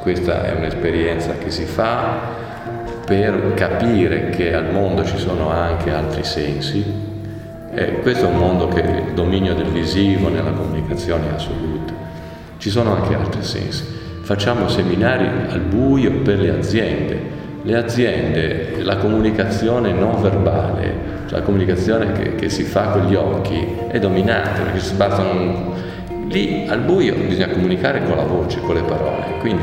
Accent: Genoa, Liguria, Italy; E da genovese dico che il biglietto

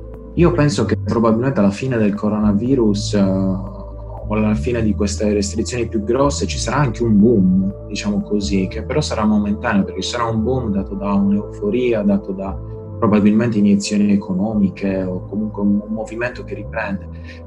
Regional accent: Cagliari, Sardinia, Italy; Io sono di Cagliari.

